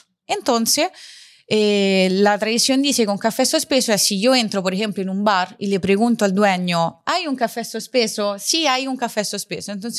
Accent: Rome, Lazio, Italy; Spanish is a second language; En Roma, yo soy de Roma, yo nací y crecí en Roma.

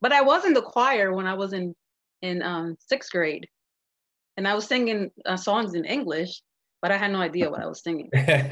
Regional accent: New Jersey, United States; first language Spanish; English is a second language; And then, so I grew up in Jersey, and then.

